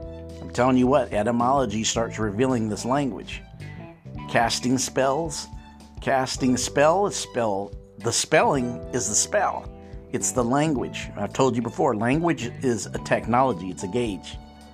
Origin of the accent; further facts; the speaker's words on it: Southern United States, United States; accent: southern country; If I can use my southern country accent or word.